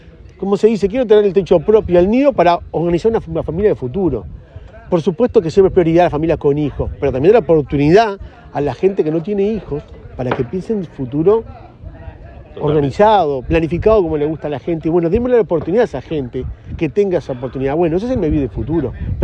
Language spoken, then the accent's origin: Spanish; Chamizo, Florida, Uruguay; me crié en Chamizo, en la zona de Florida